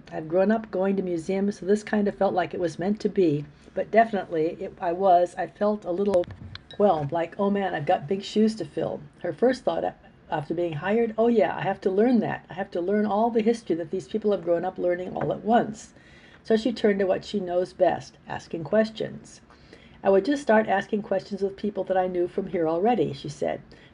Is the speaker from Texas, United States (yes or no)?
no; Mooresville, Indiana, United States; I actually grew up in the Mooresville area, kind of Indianapolis area … I'm from Indy, but I went to school in Mooresville, so that's where all of my friends and family kind of have their ties.